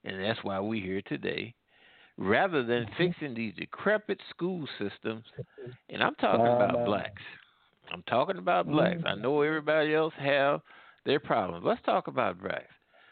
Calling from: Midwest, United States; Well, I'm calling from the Midwest.

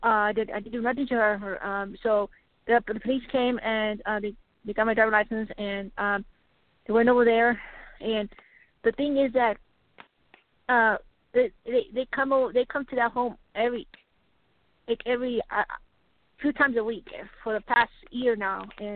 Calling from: Texas, United States; I'm calling from Texas.

